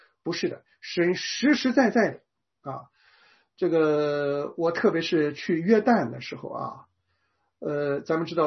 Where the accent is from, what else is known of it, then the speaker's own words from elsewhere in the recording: China; 我们中国人